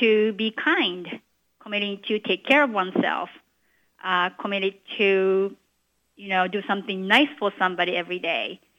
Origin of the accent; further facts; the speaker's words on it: Japan; I was born and raised in Japan, but I wasn't really introduced to the practices of Buddhism.